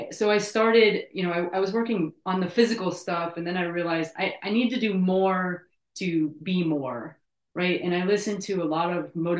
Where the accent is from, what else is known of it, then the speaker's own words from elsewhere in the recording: Naples, Florida, United States; I'm from Naples.